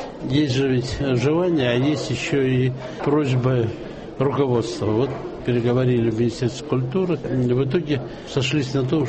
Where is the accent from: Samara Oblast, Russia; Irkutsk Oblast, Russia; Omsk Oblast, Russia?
Omsk Oblast, Russia; Omsk; also born or lived in Novosibirsk / Vladivostok; Я родился в Омске, закончил школу в Омске, университет закончил в Новосибирском академгородке, потом работал в Владивостоке, а потом был Омск драмтеатр, то есть на родину